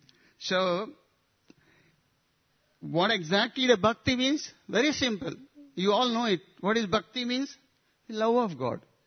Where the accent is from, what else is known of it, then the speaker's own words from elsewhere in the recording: Udupi, Karnataka, India; English is a second language; I am from the Udipi area. They have put me, I may speak something which is very common over there.